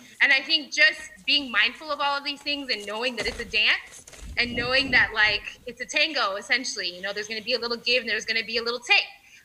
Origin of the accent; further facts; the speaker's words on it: Nevada, United States; me growing up in Nevada, the culture shock family